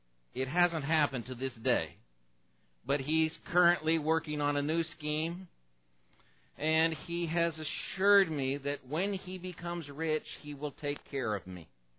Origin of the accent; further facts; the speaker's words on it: Portland, Oregon, United States; And growing up in Portland, Oregon, my sister was 4 years older than me, and at that time that was a lot older, so I didn't know her very well.